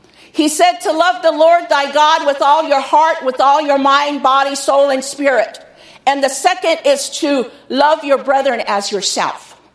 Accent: United States; yes, I'm a Christian. I'm American Indian. I'm a Christian. I'm a Crow woman.

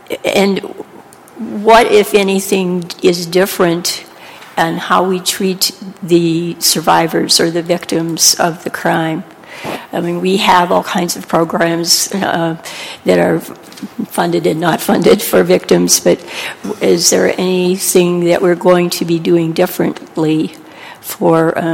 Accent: Billings, Montana, United States; I'm from Billings, and this is not a new topic at all for me or for the community in Billings.

